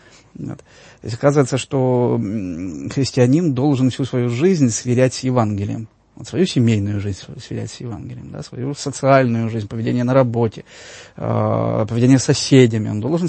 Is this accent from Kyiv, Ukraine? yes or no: no; Ivano-Frankivsk Oblast, Ukraine; это из Киева к моей малой родине. Ну, Франковщина, это те же самые 650 километров.